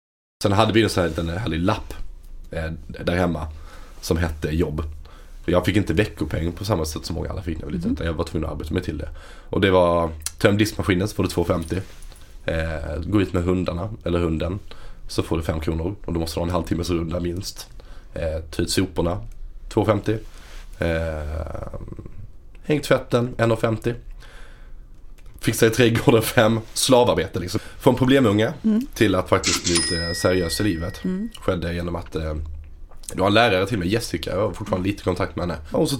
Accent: Helsingborg, Skåne, Sweden; jag är 24 år gammal. Född och uppvuxen i Helsingborg i Skåne i en liten säker och mysig villa för ort som heter Rydebäck strax utanför Helsingborg.

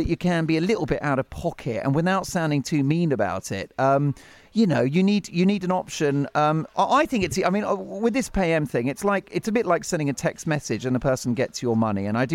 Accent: United Kingdom; oh, well, we're British, so we'll just be reasonable about it, split it, you know, evenly.

